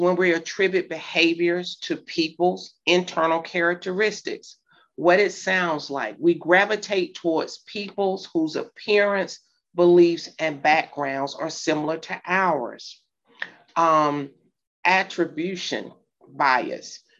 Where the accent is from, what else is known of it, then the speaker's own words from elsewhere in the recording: Alabama, United States; accent: Southern drawl; Most of the time people can hear my Southern drawl. I was born and raised in Alabama. I'll be 60 in a few years. It has never gone away.